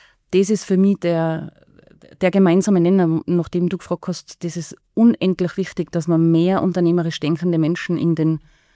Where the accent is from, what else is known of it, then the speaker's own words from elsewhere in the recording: Tyrol, Austria; wo man noch nicht wirklich von einer Startup-Szene gesprochen hat bei uns in Tirol oder auch in Österreich.